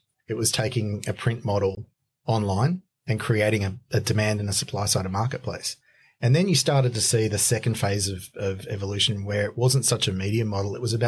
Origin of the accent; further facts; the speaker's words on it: Australia; I'm Australian. It's definitely one of our national sports. So I come from an immigrant family and I'm first generation.